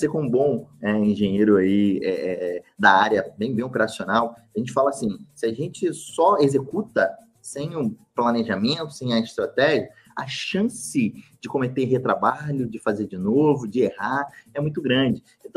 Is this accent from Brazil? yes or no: yes; Rio de Janeiro, Brazil; Eu, como bom carioca, gosto muito de conversar